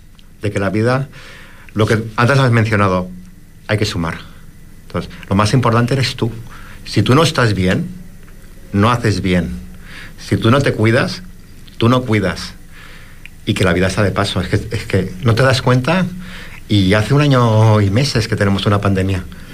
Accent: Barcelona, Catalonia, Spain; persona que vengo de Barcelona, vine por un tema de salud, aterricé en esa isla sin conocerla, y han pasado 2 años

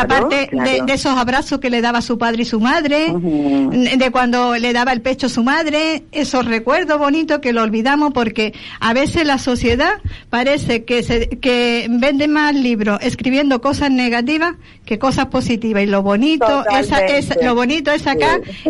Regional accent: Málaga, Andalusia, Spain; now in Canary Islands, Spain; Mi familia, los malagueños, si me están escuchando, me dicen la niña grande. A mí, mi tierra, mi familia no me dicen

